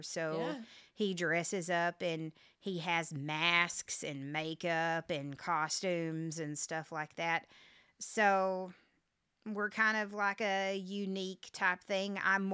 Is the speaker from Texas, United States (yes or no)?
yes; Vernon, Texas, United States; I grew up in Vernon.